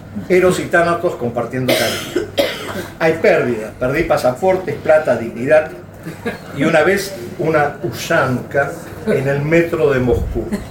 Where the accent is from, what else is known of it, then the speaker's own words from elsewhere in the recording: Buenos Aires, Argentina; moved away as an adult; also born or lived in Córdoba, Argentina / Caracas, Venezuela; Mi infancia fue en Buenos Aires, donde los amores y las separaciones vienen con … de fondo y deuda en el café de la esquina.